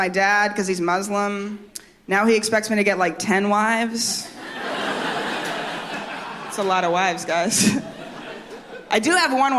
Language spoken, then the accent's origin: English; Canada; now in New York, United States; I am Canadian.